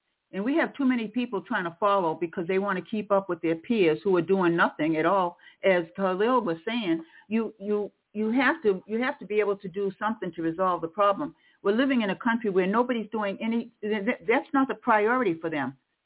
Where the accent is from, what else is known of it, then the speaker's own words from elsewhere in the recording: Cape Cod, Massachusetts, United States; I was brought up on Cape Cod, and Cape Cod is definitely not like the city. Cape Cod is like a rural, you might say, community.